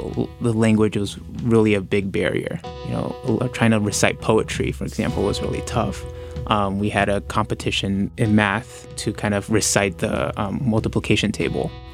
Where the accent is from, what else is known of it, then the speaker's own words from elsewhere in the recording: San Jose, California, United States; also born or lived in Taipei, Taiwan; And then afterwards, my parents took me back to California, and I spent the rest of my childhood in San Jose. Yeah, so that was from the ages of 8 to the end of high school